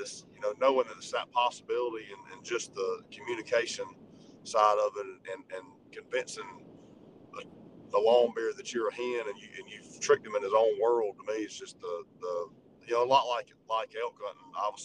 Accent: Georgia, United States; I love, you know, growing up in Georgia and in the South, I love just getting a turkey in the hardwood

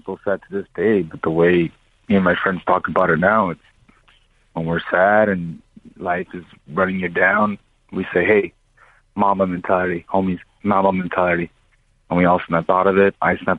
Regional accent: East Los Angeles, California, United States; I grew up in East LA. I watched him as a kid

